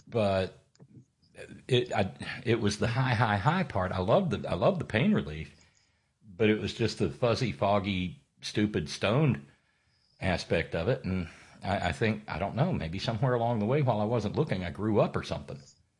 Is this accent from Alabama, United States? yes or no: yes; Alabama, United States; born there; I was born in Alabama, and I wanted to be reborn here.